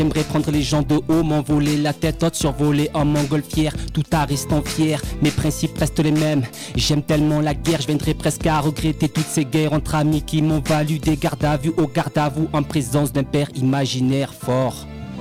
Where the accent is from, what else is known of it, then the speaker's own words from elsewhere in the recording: Marseille, Provence-Alpes-Côte d'Azur, France; moi je suis de Marseille, je vais dire les Marseillais, automatiquement, c'est sûr